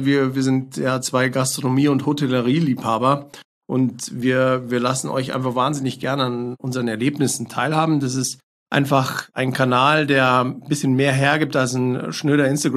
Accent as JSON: {"language": "German", "region": "Bavaria", "country": "Germany", "tie": "born there", "lives_now": "Munich, Germany", "said": "Ich bin Familienvater, lebe in München schon sehr, sehr lange, bin aber eigentlich gebürtiger Niederbayer, den man mir nicht mehr anhört."}